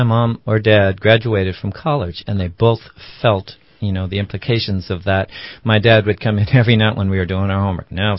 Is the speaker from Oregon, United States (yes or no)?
no; Los Angeles, California, United States; But at a certain point, also growing up in Los Angeles, I wanted out.